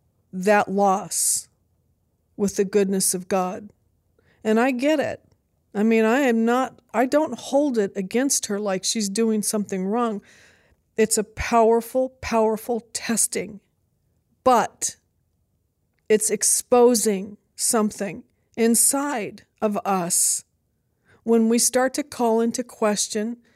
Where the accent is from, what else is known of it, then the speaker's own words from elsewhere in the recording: United States; And it's a battle, because we're so human. And we're very American.